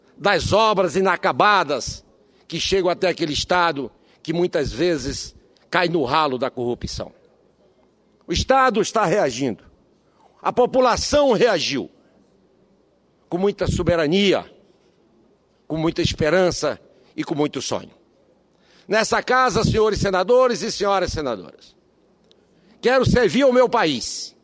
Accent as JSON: {"language": "Portuguese", "region": "Roraima", "country": "Brazil", "said": "o que dirá eu, que venho do estado de Roraima, talvez o estado mais pobre da federação"}